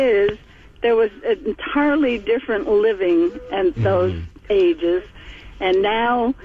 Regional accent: Connecticut, United States; Well, I'm in my 80s. I grew up in Connecticut. We never had air conditioning. We didn't even have fans in the house. So moving down.

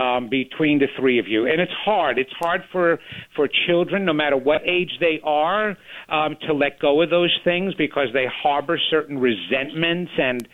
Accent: Levittown, New York, United States; also born or lived in Queens; I was born in Maspeth, Queens, but I grew up on Long Island in Levittown, which is right next to Bethpage.

